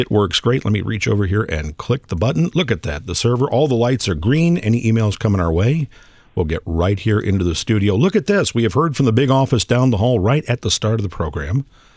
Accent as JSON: {"language": "English", "town": "St. Louis", "region": "Missouri", "country": "United States", "tie": "born or raised there", "said": "having been born and raised in St. Louis"}